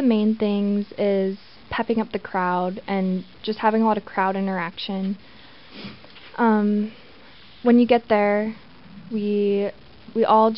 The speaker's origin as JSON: {"language": "English", "town": "Dillingham", "region": "Alaska", "country": "United States", "said": "I'm from Dillingham."}